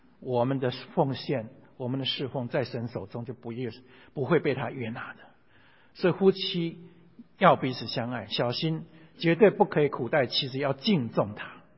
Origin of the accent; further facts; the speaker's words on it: China; 那讲到这里呢，我们中国人常常讲，君子动口不动手，对不对？